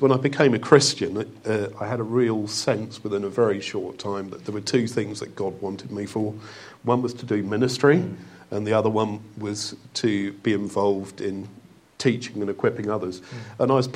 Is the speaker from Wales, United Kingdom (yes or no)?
no; Watford, East of England, United Kingdom; Oh, I originally come from north of London from a place called Watford.